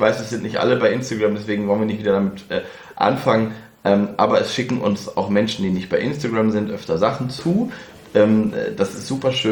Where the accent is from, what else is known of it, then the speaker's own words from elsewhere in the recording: Northwest Germany, Germany; Früher, weil ich komme ja aus dem Nordwesten.